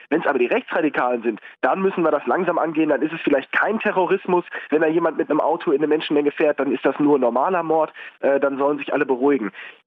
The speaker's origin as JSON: {"language": "German", "country": "United States", "said": "Mir als Amerikaner geht's nicht so gut."}